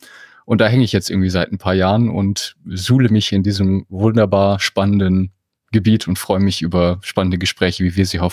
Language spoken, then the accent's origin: German; Munich, Bavaria, Germany; Ich komme aus München.